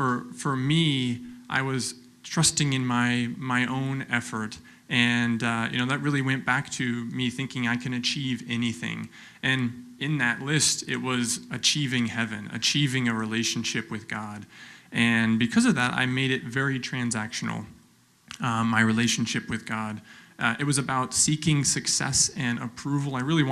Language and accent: English; Austin, Texas, United States; also born or lived in New York; Spent most of my life growing up in Austin, Texas. And much of my upbringing was very American.